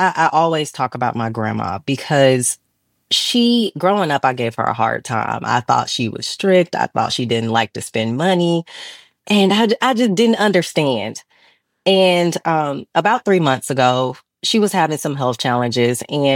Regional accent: Atlanta, Georgia, United States; And that's how I grew up in Southwest Atlanta. But I'm in Atlanta now, which is the middle of the city.

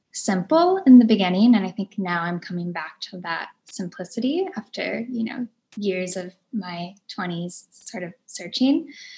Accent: New Orleans, Louisiana, United States; also born or lived in Florida / Mississippi; But growing up in New Orleans definitely made a huge imprint in my life as well

